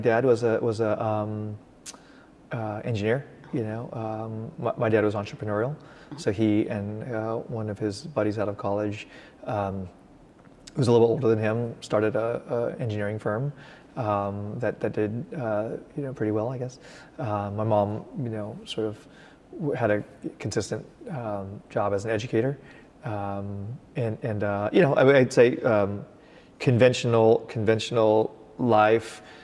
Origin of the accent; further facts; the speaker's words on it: Cerritos, California, United States; also born or lived in Los Angeles; I was born in Los Angeles. I grew up in a suburb called Cerritos